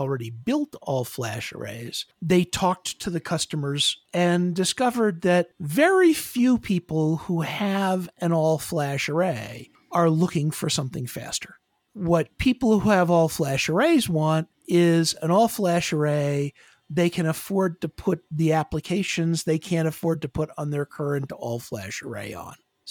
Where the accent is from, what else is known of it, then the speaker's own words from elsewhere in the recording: United States; I am an American, that's for sure.